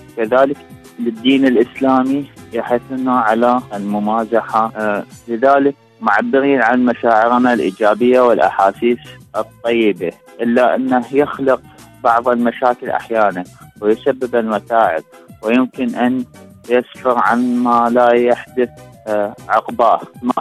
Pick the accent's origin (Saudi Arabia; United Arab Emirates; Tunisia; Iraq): Iraq; من العراق البحر.